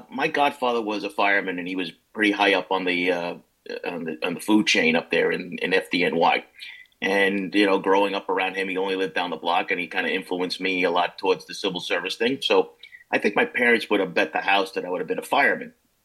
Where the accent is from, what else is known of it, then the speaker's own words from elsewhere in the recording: Levittown, New York, United States; So I didn't spend any time in New York City as a kid, but I grew up on Long Island. We grew up in Levittown, and I went to the parochial school over there.